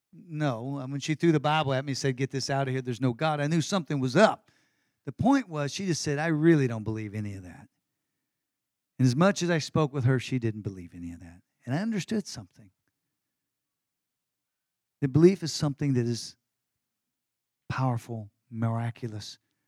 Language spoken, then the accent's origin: English; Texas, United States; I'm a Texan.